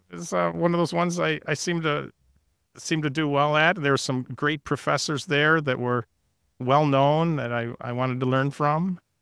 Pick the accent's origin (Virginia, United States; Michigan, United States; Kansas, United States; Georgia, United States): Michigan, United States; I grew up, like you, on the east side of the state.